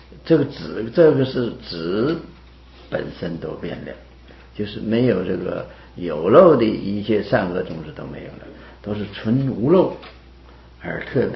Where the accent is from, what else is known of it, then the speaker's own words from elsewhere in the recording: China; 我中国人也好，外国人都是这样子。